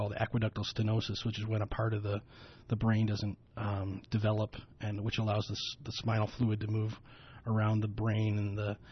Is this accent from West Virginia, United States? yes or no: no; Buffalo, New York, United States; Yeah, I said, we're from Buffalo.